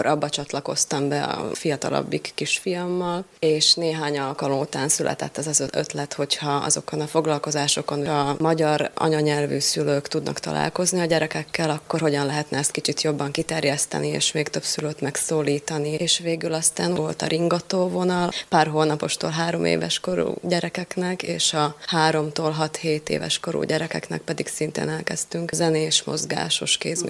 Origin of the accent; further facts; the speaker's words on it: Slovakia; now in Brno, Czechia; Szlovákiából, Alföldről származom, olyan helyről, ahol nincsen erdő, folyó, tó